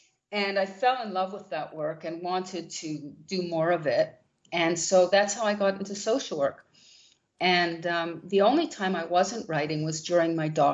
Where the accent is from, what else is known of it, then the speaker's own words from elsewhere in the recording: Montreal, Quebec, Canada; I'm originally from Montreal, Canada, which is a bilingual province, which immediately got me very interested in language and other cultures.